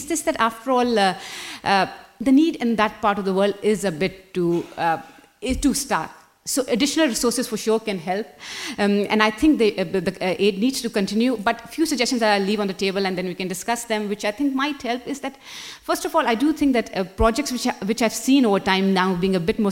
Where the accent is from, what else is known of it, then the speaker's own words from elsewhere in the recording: Pakistan; I come from Pakistan